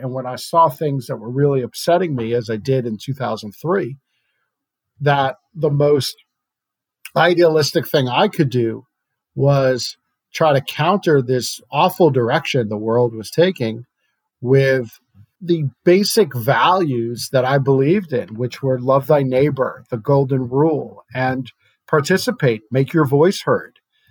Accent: Brooklyn, New York, United States; I'm from Brooklyn, New York, and I run a voter registration organization.

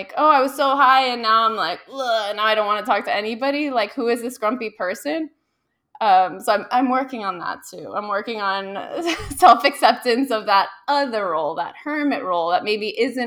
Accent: Miami, Florida, United States; I grew up in Miami, so people say we don't have seasons, but as a native Miamian who's constantly outside, I do feel the little shifts

